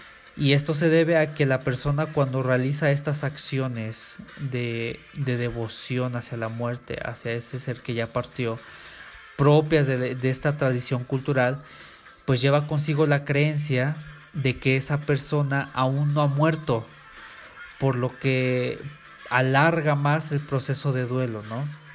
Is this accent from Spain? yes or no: no; Mexico; como mexicanos pues aún queda muy acentuada esta tanatofobia